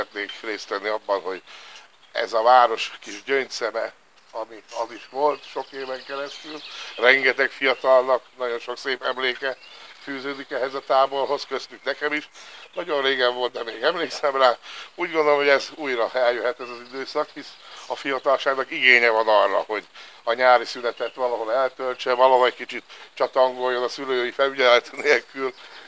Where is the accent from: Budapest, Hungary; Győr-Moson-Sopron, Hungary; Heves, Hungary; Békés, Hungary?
Békés, Hungary; Ide születtem, alapvetően békési, törzsgyökeres békési vagyok. Egy pár évet eltöltöttem szülővárosomtól távol.